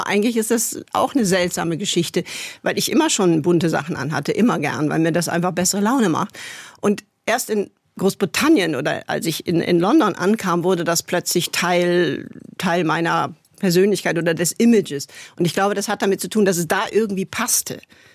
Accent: Germany; als Westdeutsche Polnisch zu lernen, das fanden die ganz toll

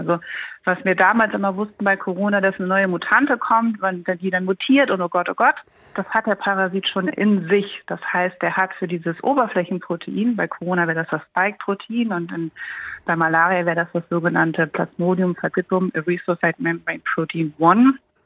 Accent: Germany; aber zum Beispiel jetzt für uns als Deutsche zum Reisen ist das total sinnbefreit.

